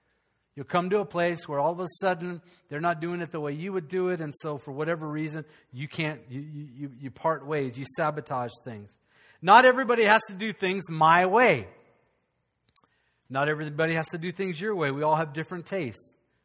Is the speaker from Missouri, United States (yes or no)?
no; Chula Vista, California, United States; So I was in like fifth grade. Growing up in Chula Vista, California. And I was Evel Knievel of Chula Vista, California.